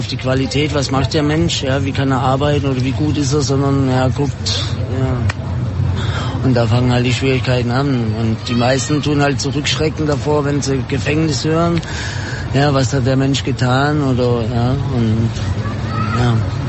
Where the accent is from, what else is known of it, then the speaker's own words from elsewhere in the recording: Kassel, Hesse, Germany; Ich komme nicht aus Frankfurt übrigens. Ja, ich bin aus Kassel normalerweise.